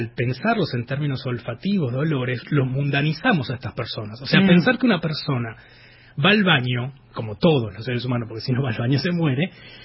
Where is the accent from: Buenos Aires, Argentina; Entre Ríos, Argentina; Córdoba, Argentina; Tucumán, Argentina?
Buenos Aires, Argentina; Yo nací, crecí toda mi vida en Boedo.